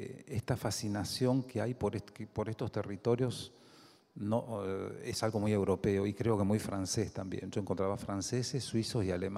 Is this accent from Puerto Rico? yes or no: no; Argentina; yo soy muy argentino, no podría ser otra cosa, pero me gusta la Argentina a 12.000 kilómetros de altura, de distancia